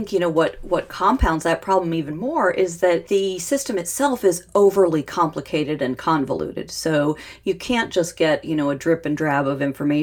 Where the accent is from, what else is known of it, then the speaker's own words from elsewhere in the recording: Santa Fe, New Mexico, United States; You know, Jimmy, I love my hometown of Santa Fe, New Mexico.